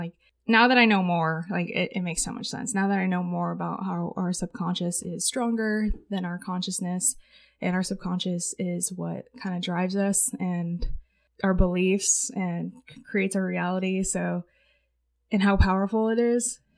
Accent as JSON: {"language": "English", "town": "San Diego", "region": "California", "country": "United States", "tie": "born or raised there", "moved": "as an adult", "lives_now": "Las Vegas, United States", "said": "I've been in Vegas for about 6 years now. And I mean, I grew up in San Diego, but I moved here for college, and then I kind of stayed here after college, just because COVID hit."}